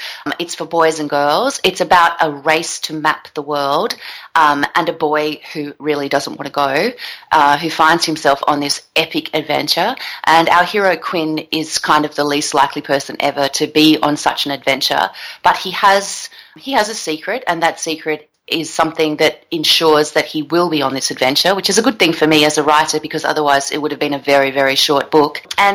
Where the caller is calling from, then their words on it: New South Wales, Australia; our accents are slightly different. I'm actually speaking to you from the south coast of New South Wales, and I am about 2 hours' drive south of Sydney in Australia.